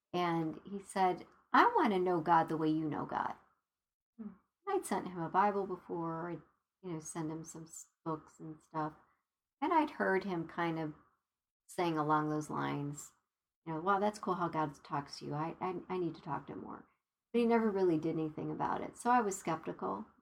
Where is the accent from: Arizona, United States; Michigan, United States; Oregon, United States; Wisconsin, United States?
Arizona, United States; Well, I was from Arizona.